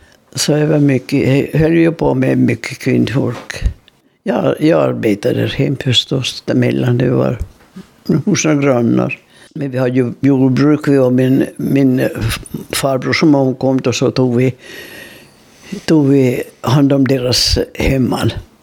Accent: Esse, Ostrobothnia, Finland; born there; Jag är född i Essie Bäckby 3 juni 23.

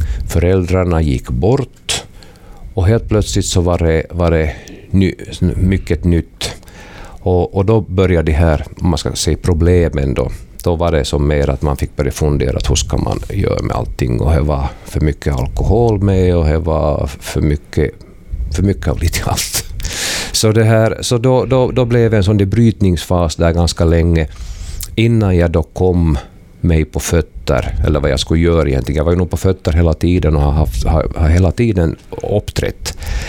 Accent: Nedervetil, Central Ostrobothnia, Finland; Jag är född i Nedervetil och uppvuxen där och blev intresserad av musik i 12-årsåldern

